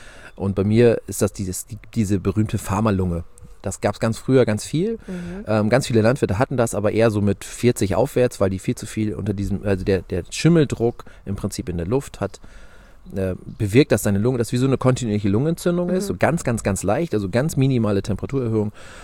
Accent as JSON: {"language": "German", "town": "Borstel", "region": "Lower Saxony", "country": "Germany"}